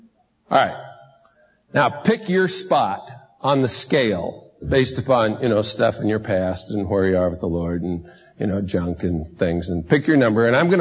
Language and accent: English; United States; born there